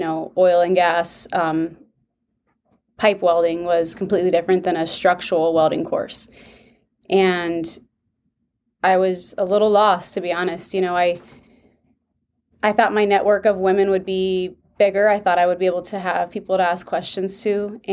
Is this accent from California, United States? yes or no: yes; California, United States; So I grew up in California, and I joined the military and did that for a little bit.